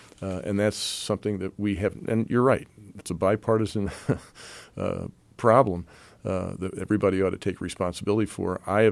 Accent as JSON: {"language": "English", "region": "Pennsylvania", "country": "United States", "said": "I think we have a responsibility as Pennsylvanians. I'm from York County."}